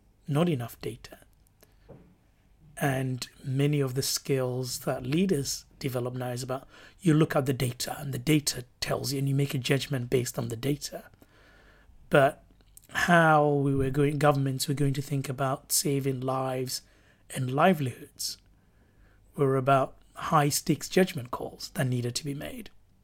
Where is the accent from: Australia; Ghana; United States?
Ghana; moved away as an adult; now in United Kingdom; it's when I came to the UK from Ghana and as a sort of pushy 18-year-old said to my history teacher at Freeman College